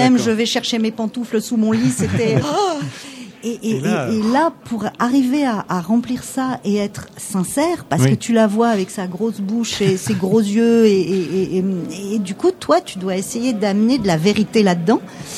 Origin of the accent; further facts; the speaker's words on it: France; alors qu'on nous on est français et on n'a pas forcément ces mimiques là dans la vie